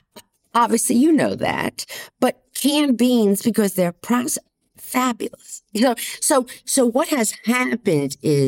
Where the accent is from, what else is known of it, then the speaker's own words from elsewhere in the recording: Boston, Massachusetts, United States; Now, you know, I'm from Boston.